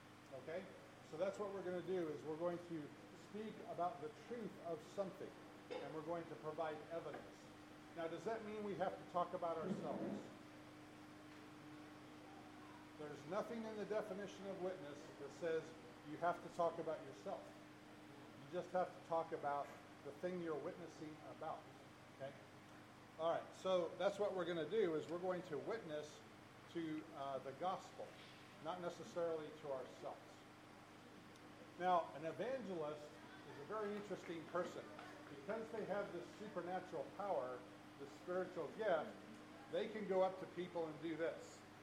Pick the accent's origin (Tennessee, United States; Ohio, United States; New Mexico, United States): New Mexico, United States; Albuquerque; I'm from Albuquerque, New Mexico. I go to Hoffmantown Church in that city.